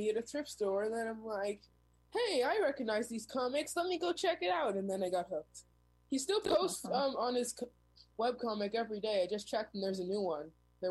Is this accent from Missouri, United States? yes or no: no; Manhattan, New York, United States; coming back after absence for a long time, and I'm from Manhattan.